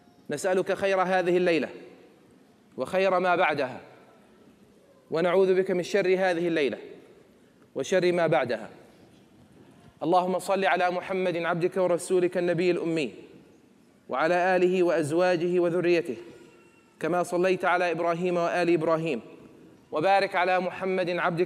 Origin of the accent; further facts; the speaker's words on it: Jeddah, Makkah Province, Saudi Arabia; also born or lived in Harar, Ethiopia; now in United States; So I grew up in Jeddah, so born in Ethiopia, from Harar, ancestors from Yemen, grew up in Jeddah, right, surrounded by the Yemeni culture and the Hijazi culture, which is the western part of Arabia